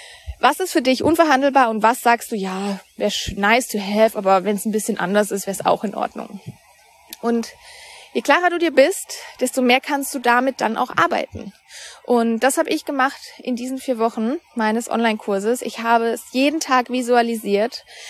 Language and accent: German; Baden-Württemberg, Germany; also born or lived in Cologne; Mein Freund und ich haben uns dann irgendwann überlegt, wir wollen von Köln wieder in meine Heimat bei Freiburg ziehen